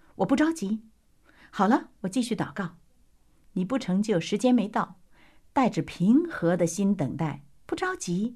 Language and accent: Chinese; China; moved away; 因为我呢是从小在国内出生的哈，可是离开祖国很久了，好几十年了，所以我不知道是不是这样。